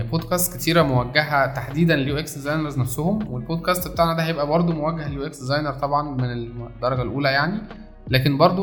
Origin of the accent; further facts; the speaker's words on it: Egypt; ده احنا عندنا في مصر نقول كيسه